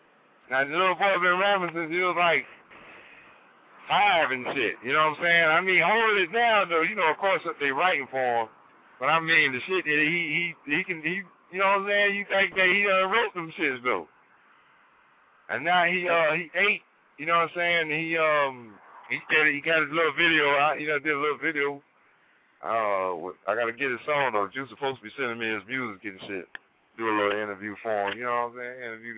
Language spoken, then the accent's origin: English; Colorado, United States; No. I'm a homeboy from Colorado, though.